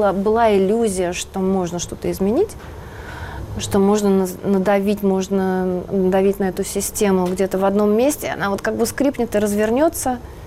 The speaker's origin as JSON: {"language": "Russian", "region": "Moscow", "country": "Russia", "tie": "born or raised there", "said": "я выросла в Москве, что я ее люблю, я люблю Чистые пруды"}